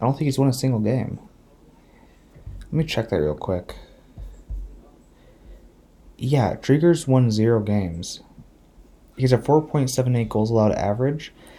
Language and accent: English; Washington, United States; I'm from the area. I'm from Washington State. So of course I'm going to cheer for the Kraken.